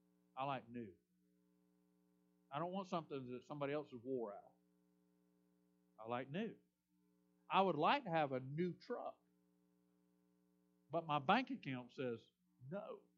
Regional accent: the South, United States; I'm from the South. Where I moved up here, I'd never seen snow.

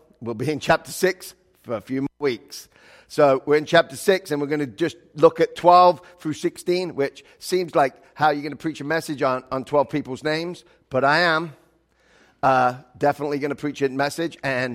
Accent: England, United Kingdom; because I grew up in England

